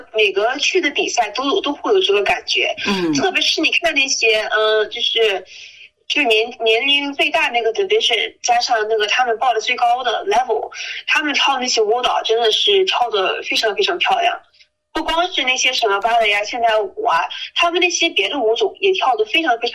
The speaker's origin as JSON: {"language": "Chinese", "country": "United States", "tie": "born or raised there", "said": "我们这些在美国出生美国长大的孩子"}